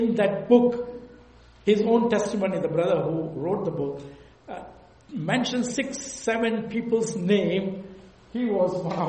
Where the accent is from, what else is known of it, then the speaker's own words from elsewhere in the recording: Gujarat, India; We are from Gujarat, India, state Gujarat. So this is the only man we met from our state Gujarat. Our dialect is the same.